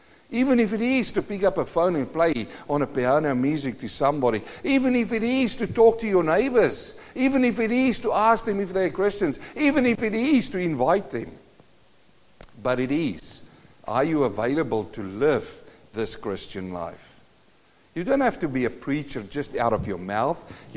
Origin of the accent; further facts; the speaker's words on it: South Africa; I come from South Africa.